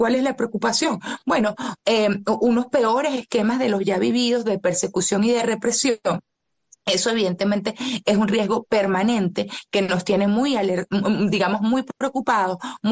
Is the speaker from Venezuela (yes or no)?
yes; Venezuela; sé que lo somos los venezolanos